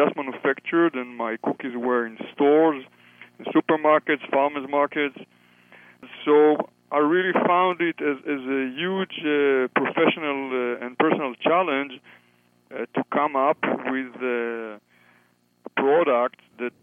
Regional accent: Israel; English is a second language; now in United States; before we came to the United States, I'm coming from Israel, for your listeners who are wondering about my accent.

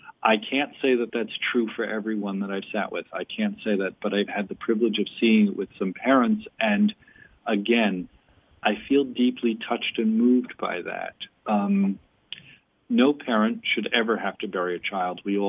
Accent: Huntington, New York, United States; So once again, as Elizabeth said … I am from Huntington, Long Island, New York.

